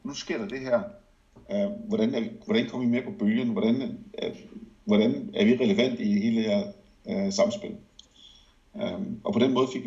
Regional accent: Jutland, Denmark; moved away; Jeg er helt jyde. Og at bo i udlandet 17 år, det gør jeg ikke så...

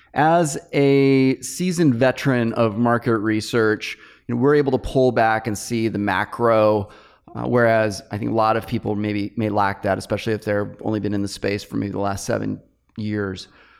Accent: California, United States; as a Californian, we see in San Francisco, the rents continuing to skyrocket

